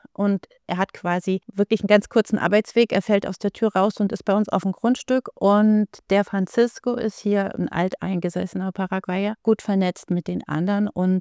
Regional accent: Saxony, Germany; Also ich bin gebürtige Lausitzerin, komme aus Ostsachsen und da gibt es ja das Bautzener Bergland.

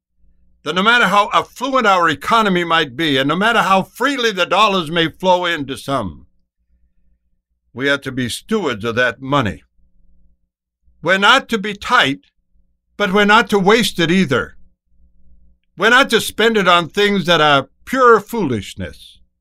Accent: United States; Yeah, and I am an American, and I am free

